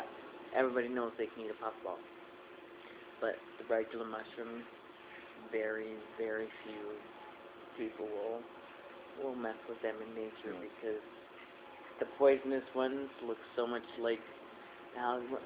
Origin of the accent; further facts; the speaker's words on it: Hamilton, Ontario, Canada; now in Woodstock, Canada; I'm originally from Hamilton. I live in Woodstock now. I hate both places. I hate Hamilton. I've never been a city slicker.